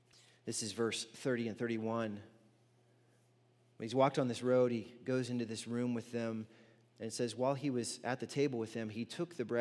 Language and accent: English; South Carolina, United States; I grew up in South Carolina